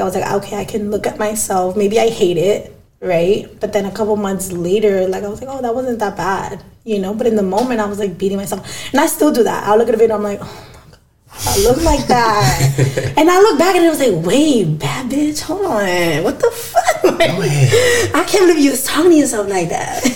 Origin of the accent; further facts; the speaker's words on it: Barranquilla, Atlántico, Colombia; I'm from Barranquilla.